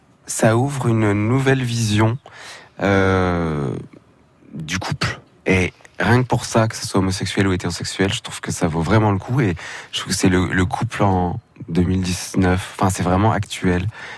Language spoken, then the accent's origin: French; Aix-en-Provence, Provence-Alpes-Côte d'Azur, France; moved away as an adult; now in Paris, France; Je suis parti à 18 ans, moi je suis aixois. Je suis parti à 18 ans d'Aix pour Paris